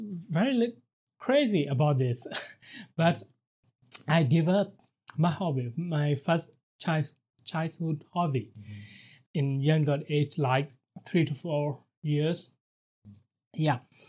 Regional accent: Daye, Myanmar; English is a second language; also born or lived in Yangon; I was born in Yangon, but I raised up in a small town called Daye. It is a little bit far from not. I think 8 hours away from Yangon. Yeah. And then I moved to Yangon. I was born in 1984, and then I moved to Yangon

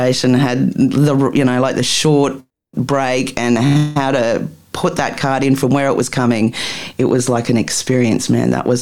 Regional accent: Australia; also born or lived in England; it was just really different being an Aussie on a, you know, an English station.

